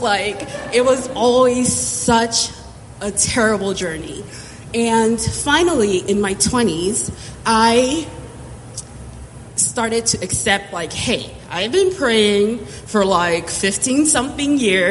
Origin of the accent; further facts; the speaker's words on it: Nigeria; now in United States; So I was born in Nigeria. I am Nigerian American.